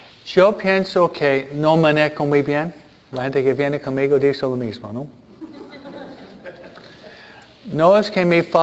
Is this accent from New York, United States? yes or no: yes; New York, United States; Soy neoyorquino, no sé si es neoyorquino, se mueve rápido en todo, ¿no?